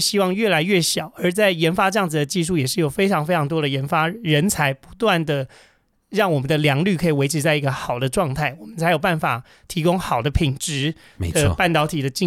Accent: Kaohsiung, Taiwan; 那就是因为我是一个高雄人嘛，高雄人其实对于加工出口区是一个一点都不陌生

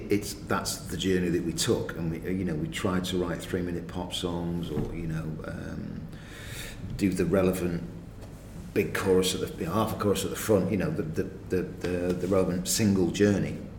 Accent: Bury, North West England, United Kingdom; We weren't from Manchester. We're from Bury.

